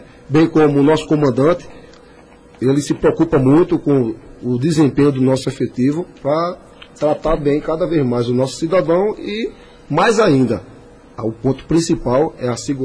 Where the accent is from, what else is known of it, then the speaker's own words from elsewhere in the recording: Recife, Pernambuco, Brazil; now in Araripina, Brazil; na cidade aqui de Araripina, né, eu venho de Recife para cá